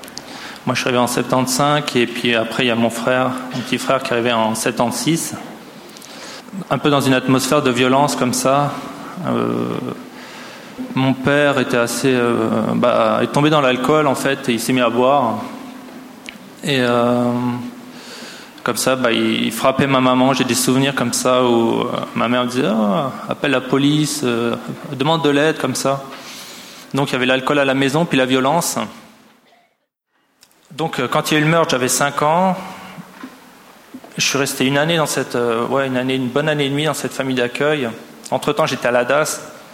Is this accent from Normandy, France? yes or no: no; Saint-Denis, Île-de-France, France; now in Switzerland; ça fait 7 ans que je suis en Suisse, en Valais. Mais je viens de France, je viens de Saint-Denis, la banlieue. Donc, je suis né en 75.